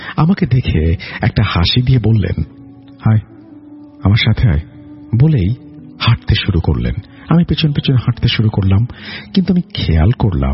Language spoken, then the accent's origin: Bangla; Thakurgaon, Rangpur Division, Bangladesh; now in Dhaka, Bangladesh; ঢাকা থেকে বলছি, আমার গ্রামের বাড়ি ঠাকুরগাঁও।